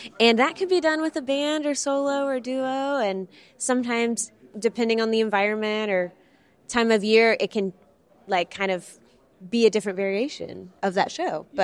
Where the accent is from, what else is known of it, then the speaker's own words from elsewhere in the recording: Arkansas, United States; the support from my home state. I mean, even with like the Arkansas Arts Council and their support